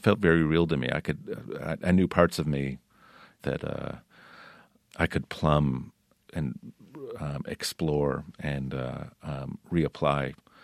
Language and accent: English; Town Line, New York, United States; growing up in Town Line, I always felt like it was the middle of nowhere. But suddenly I found out that there was this deep, rich history of the place I had grown up.